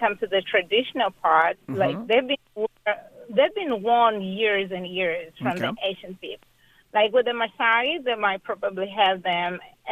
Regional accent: Tangier, Tanger-Tetouan-Al Hoceima, Morocco; for us, like myself, I'm from Tangier.

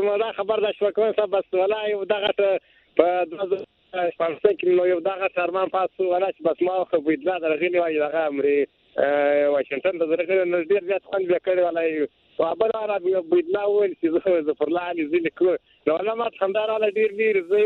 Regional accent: Khanzai, Balochistan, Pakistan; زموږ کلی په پښین کې دا په خانزي دا ماندی

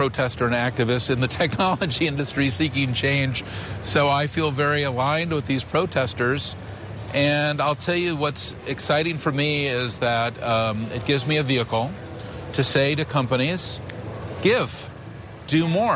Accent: United States; I'm an American, and I want to advocate for my causes that are important to me

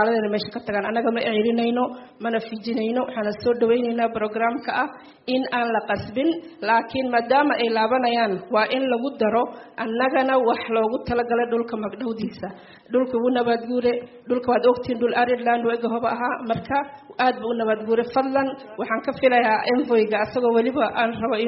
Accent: Dadaab, Garissa County, Kenya; aniga waxaan ka soo jeedaa degmada Dadaab

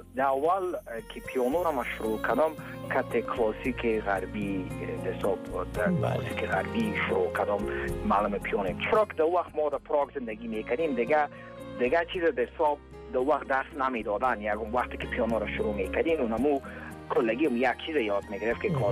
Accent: Afghanistan; خودم چون افغان هستم

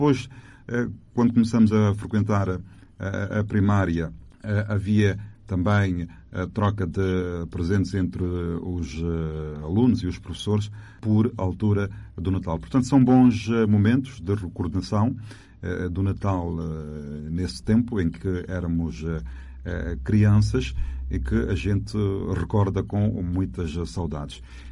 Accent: São Tomé, São Tomé & Príncipe; na cidade de São Tomé, onde nasci e onde vivi alguns anos da minha infância. Depois o meu pai foi transferido para então Roça Rio do Ouro, que depois de 79 passou a chamar-se Agostinho Neto

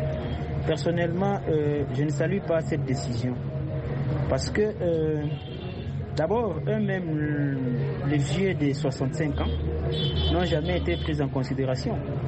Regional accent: DR Congo; chez nous, en RDC

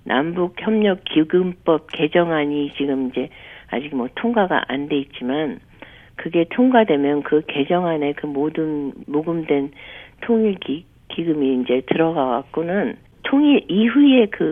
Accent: South Korea; 한국 사람으로서 제 개인적인 생각은

